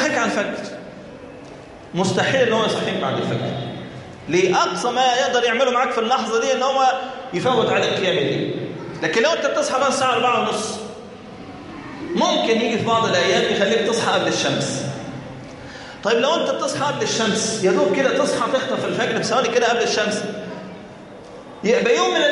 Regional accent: Egypt; انت دلوقتي مثلا عندنا في مصر صحراء من كل مكان

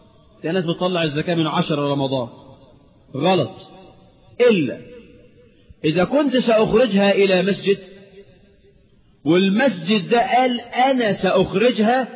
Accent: Egypt

